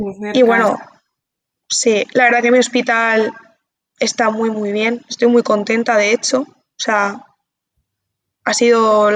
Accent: Valencia, Valencian Community, Spain; mi pareja es de Zaragoza y yo soy de Valencia.

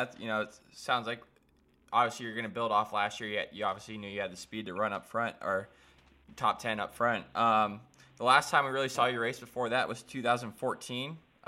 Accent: Florida, United States; I remember I'm from Florida, and him and I forgot who the other guy was. They came and raced one of our local hair scrambles

